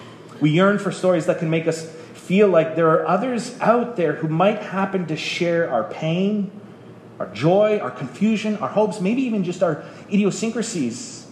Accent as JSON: {"language": "English", "town": "Wingham", "region": "Ontario", "country": "Canada", "tie": "born or raised there", "said": "My brothers and I, we grew up in Wingham, or they did. I was there till I was 7, and we went back to Wingham, Ontario, 2 summers ago"}